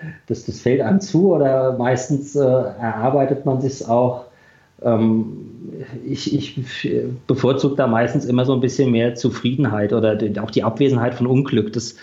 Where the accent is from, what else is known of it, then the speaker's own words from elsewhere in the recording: Düsseldorf, North Rhine-Westphalia, Germany; ich komme ja auch aus Düsseldorf, da haben wir auch die eine oder andere gute Rockkneipe